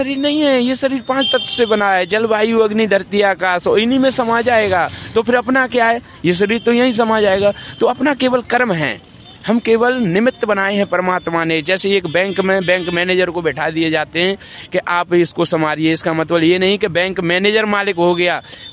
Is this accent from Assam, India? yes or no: no; Chachpur Batela, Uttar Pradesh, India; हम हैं जिला हाथरस, गांव चाचपुर बटेला।